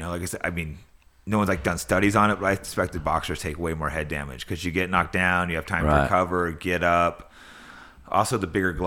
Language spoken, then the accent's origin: English; California, United States; Yeah, I grew up like, it's kind of near Lake Tahoe, which is outside of San Francisco in California. So it's this nice small town, but near like mountains, and great, great place for a kid.